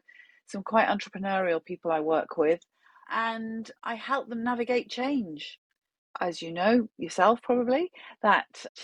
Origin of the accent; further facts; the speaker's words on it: North East England, United Kingdom; accent: Geordie; I am English, as you can hear, and I hail from the north of England. So I'm what's known as a Geordie over here in the UK.